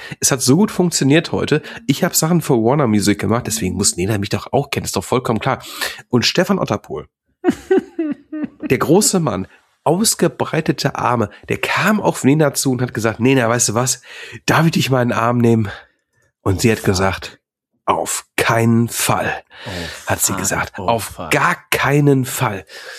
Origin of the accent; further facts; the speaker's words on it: Hagen, North Rhine-Westphalia, Germany; born there; Ich wurde auch in Hagen geboren